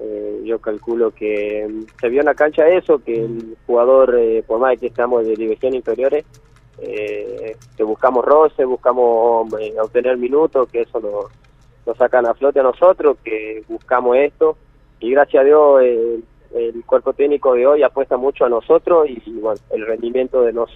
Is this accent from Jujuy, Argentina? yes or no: yes; Perico, Jujuy, Argentina; yo empecé acá, bueno, yo soy de Perico, sí.